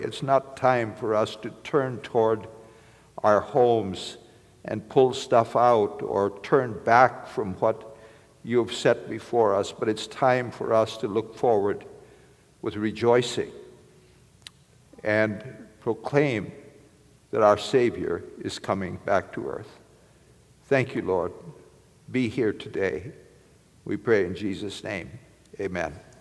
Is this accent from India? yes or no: yes; India; born there; I was born in India, and I like hot food.